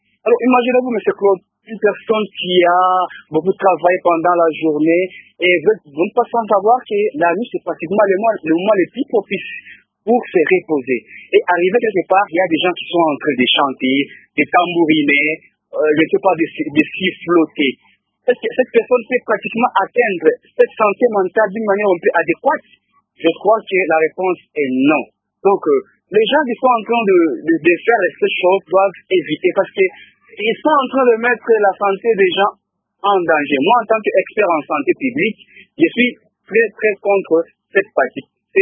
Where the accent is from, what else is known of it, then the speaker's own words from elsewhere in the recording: Bukavu, South Kivu, DR Congo; Alors, concernant les tapages, ici chez nous à Bukavu